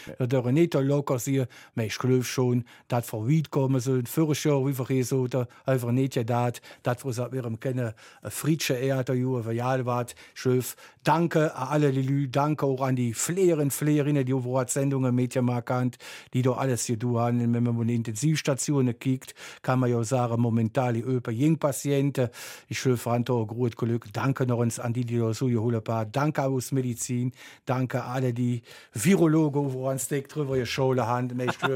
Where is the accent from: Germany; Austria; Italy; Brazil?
Germany; Ja, ich glaube, ich bin selber Deutscher, jetzt habe ich eine Impfung kriegen.